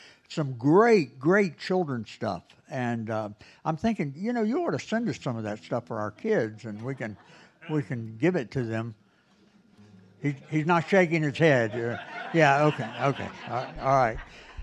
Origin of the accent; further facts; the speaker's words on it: New York, United States; I've been in Alabama for a week. I had to come home so I could talk like I'm from New York.